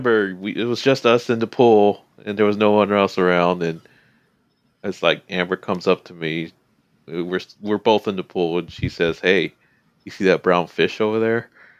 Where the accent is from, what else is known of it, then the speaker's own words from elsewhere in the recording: Denmark; Hey, I'm from Denmark.